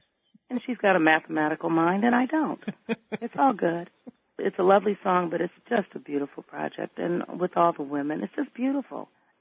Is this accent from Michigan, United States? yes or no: yes; Flint, Michigan, United States; also born or lived in Memphis; starting out in Memphis, Tennessee before moving north to Michigan, where I grew up in Flint.